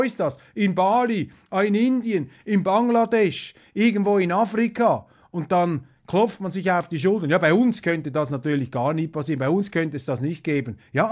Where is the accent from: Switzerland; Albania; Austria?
Switzerland; an die ich mich als Journalist, als Schweizer jemals erinnern kann.